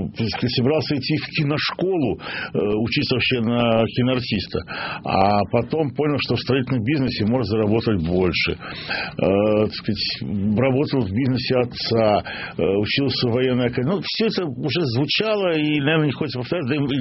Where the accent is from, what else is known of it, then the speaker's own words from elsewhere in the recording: Baku, Azerbaijan; Даже в моем родном городе Баку стоит Трамп какой-то билдинг.